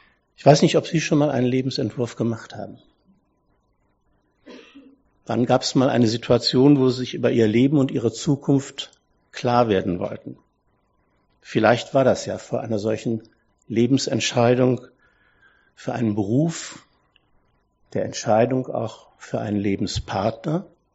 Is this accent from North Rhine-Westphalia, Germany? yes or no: yes; North Rhine-Westphalia, Germany; Ich stamme aus dem Ruhrgebiet, eine sehr schöne Gegend. Vor allen Dingen die Menschen dort sind ein besonderer Schlag. Sie sind ziemlich direkt, ja.